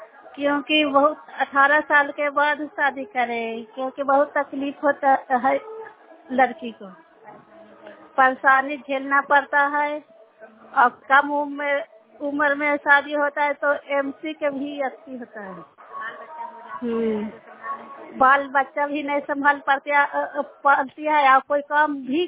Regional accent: Madhopur, India; मैं माधोपुर के रहने वाली हूँ।

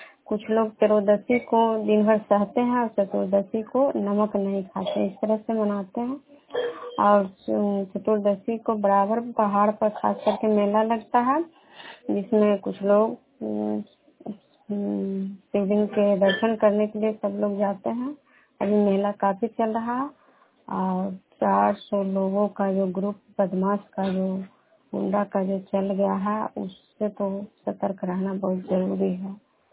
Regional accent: Vishnupur, Bihar, India; मैं विष्णुपुर ग्राम नालंदा जिला नवनसा प्रखंड के निवासी हूँ।

